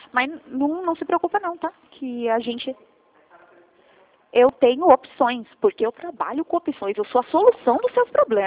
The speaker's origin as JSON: {"language": "Portuguese", "region": "Northeast Region", "country": "Brazil", "said": "porque eu sou nordestina"}